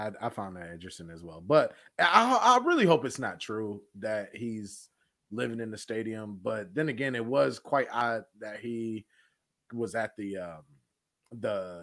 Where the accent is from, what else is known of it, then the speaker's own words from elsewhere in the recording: Pontiac, Michigan, United States; I'm from Pontiac, though.